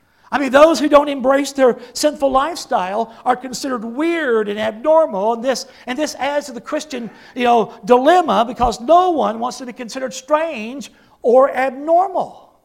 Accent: Oklahoma, United States; also born or lived in Texas; I was born and raised in Oklahoma. And at that time, I was preaching in Texas.

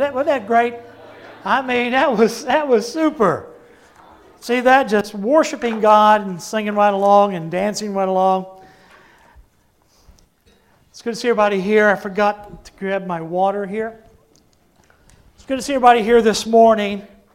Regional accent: Oklahoma, United States; when I found out this guy was from Oklahoma, my home state

